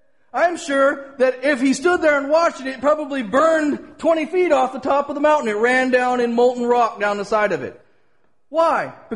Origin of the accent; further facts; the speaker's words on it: California, United States; I'm from California. They don't have tornadoes here, really.